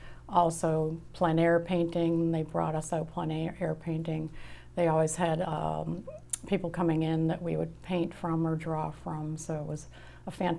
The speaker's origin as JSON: {"language": "English", "town": "Scituate", "region": "Massachusetts", "country": "United States", "tie": "born or raised there", "said": "I grew up in Scituate."}